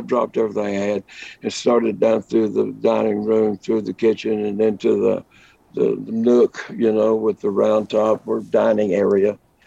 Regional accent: Lubbock, Texas, United States; I grew up in Lubbock, Texas, hub of the plains, the Llano Estacado, as the Spaniards called it.

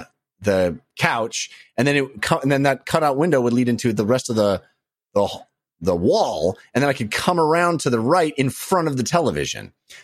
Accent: California, United States; when we'd watch 49er games growing up in the Bay Area

